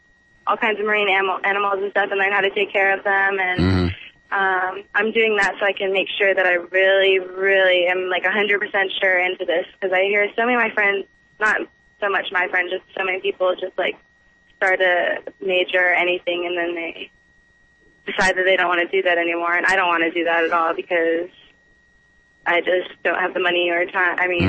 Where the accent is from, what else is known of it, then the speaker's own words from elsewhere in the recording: Woodstock, Georgia, United States; Cherokee County, Woodstock.